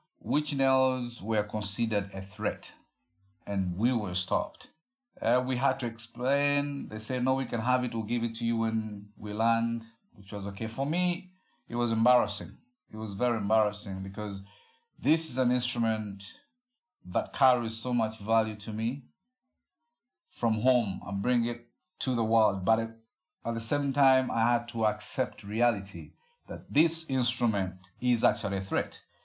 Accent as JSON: {"language": "English", "town": "Kampala", "region": "Central Region", "country": "Uganda", "said": "And I'm from Uganda, Kampala."}